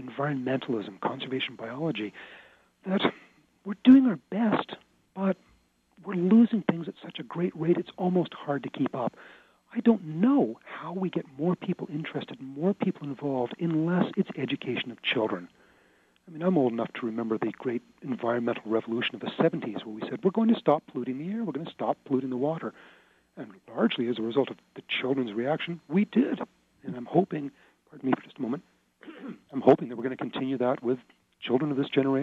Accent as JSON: {"language": "English", "country": "Canada", "tie": "born there", "said": "my heritage is British. And my parents were determined to keep that British heritage alive, even though we lived in Canada and I was born in Canada."}